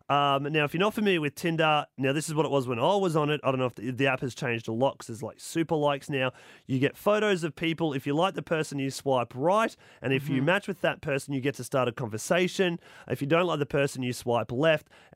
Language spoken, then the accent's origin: English; Brisbane, Queensland, Australia; growing up in Brisbane